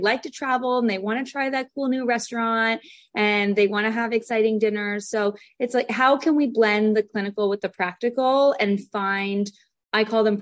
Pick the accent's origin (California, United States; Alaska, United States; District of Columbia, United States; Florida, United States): California, United States; So I grew up in California. My grandmother was a nutritionist.